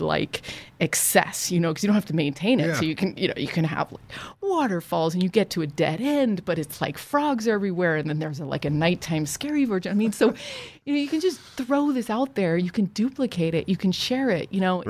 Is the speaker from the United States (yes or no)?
yes; Ohio, United States; So, I grew up in Ohio, went to performing arts high school